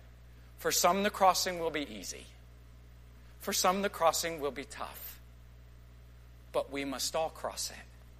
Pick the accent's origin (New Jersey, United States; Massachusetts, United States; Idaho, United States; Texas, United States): Texas, United States; I grew up in West Texas, and it really does have its own unique beauty.